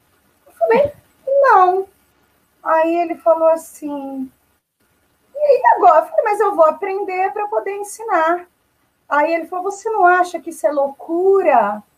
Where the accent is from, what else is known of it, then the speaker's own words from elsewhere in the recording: Marília, São Paulo, Brazil; E eu sou de Marília.